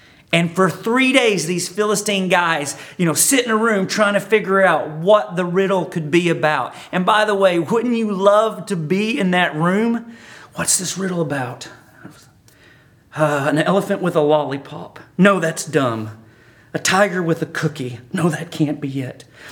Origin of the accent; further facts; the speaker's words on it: Arkansas, United States; Although I do think I saw that as a Valentine's Day card growing up in Arkansas at some point.